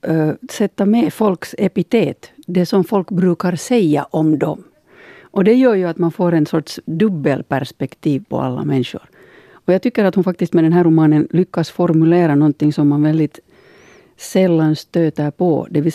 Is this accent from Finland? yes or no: yes; Finland; det här är nu kanske min finlandssvenska bakgrund spelar in här.